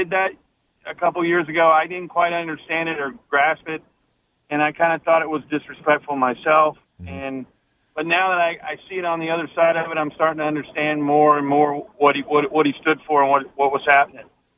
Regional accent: the South, United States; I grew up in the South. You know, I've seen discrimination up close.

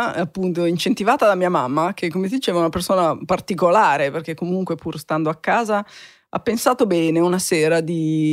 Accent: Genoa, Liguria, Italy; Sono nata a Genova in una famiglia assolutamente normale, ti direi proletariato. Mio padre era un profugo dell'Istria, scappavano da Zara, prima a Trieste, poi appunto a Genova

